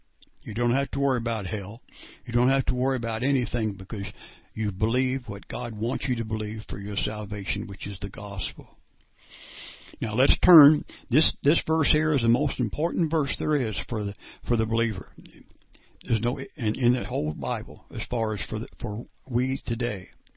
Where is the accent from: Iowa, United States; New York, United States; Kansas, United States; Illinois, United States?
Kansas, United States; Perry; I'm from Perry, Kansas